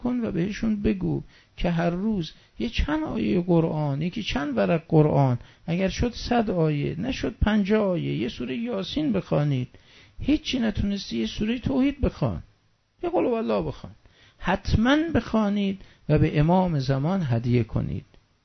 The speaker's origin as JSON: {"language": "Persian", "region": "Isfahan", "country": "Iran", "said": "اگر در آلمان بودم، اگر در ژاپن بودم، اگر برای قرارداد رفته بودم، در شهر خودمون اصفهان بودم یا هر جا بودم"}